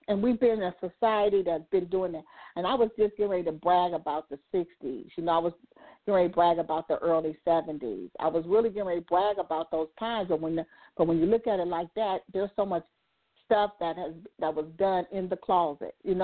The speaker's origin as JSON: {"language": "English", "town": "Compton", "region": "California", "country": "United States", "tie": "born or raised there", "said": "And, you know, I grew up in Compton. And I remember that neighborhood, you know."}